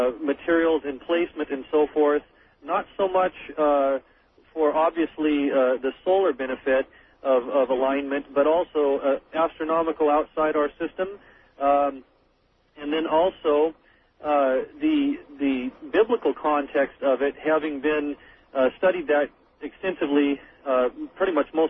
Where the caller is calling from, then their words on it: Cleveland, Washington, United States; also born or lived in Middle East; I am calling from Cleveland, Washington.